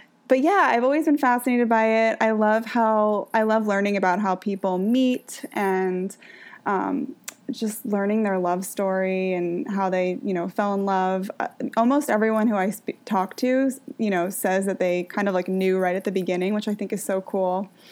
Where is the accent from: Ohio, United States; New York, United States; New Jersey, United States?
New York, United States; New York City; I would walk to school in the morning, and I grew up in New York City.